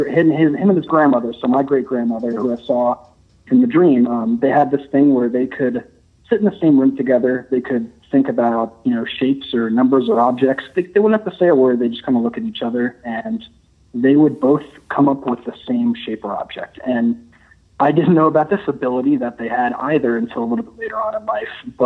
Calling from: Flemington, New Jersey, United States; I'm calling from Flemington, New Jersey.

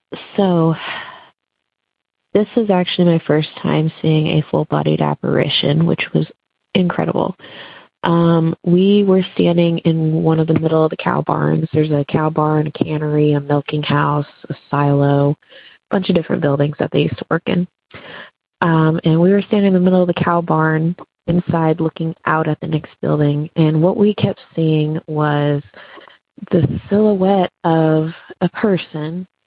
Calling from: Bellingham, Washington, United States; I'm calling from Bellingham, Washington.

